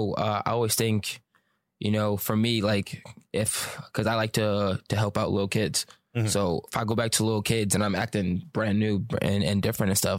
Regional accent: Paterson, New Jersey, United States; because I'm from Patterson.

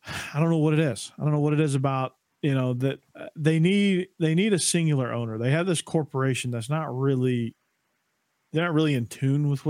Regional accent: Atlanta, Georgia, United States; accent: chameleon accent; a transient city, I guess, or transplant city, Atlanta. So, like, my accent, like, I got a kind of a chameleon accent, so I can kind of fit in wherever I am.

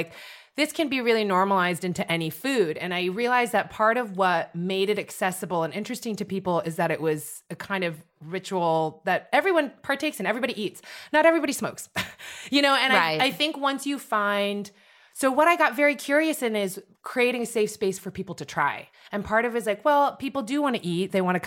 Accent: San Francisco Bay Area, California, United States; I'm from the San Francisco Bay Area, so it's nice to be like in Oakland

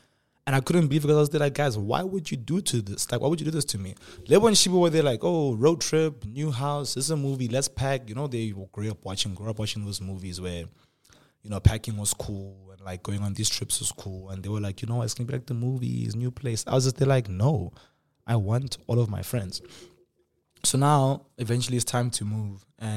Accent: Polokwane, Limpopo, South Africa; now in Johannesburg, South Africa; in 2010, around 2009, 2010, we moved to Johannesburg. And I come from Polokwane, which is a very, very, very small town.

